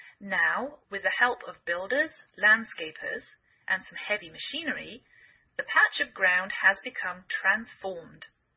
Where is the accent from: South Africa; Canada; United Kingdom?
United Kingdom; England; now in United States